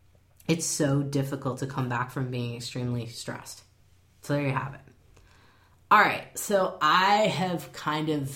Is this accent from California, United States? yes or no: no; Chicago, Illinois, United States; now in Seattle, United States; I grew up in the Chicago area, and we're pretty darn gray too in the fall and winter, and so it's not a huge difference.